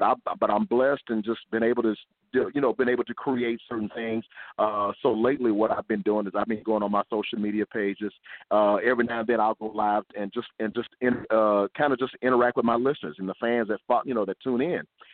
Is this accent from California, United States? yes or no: no; Honolulu, Hawaii, United States; also born or lived in Mobile, Alabama; I'm from Honolulu, Hawaii, by way of Mobile, Alabama.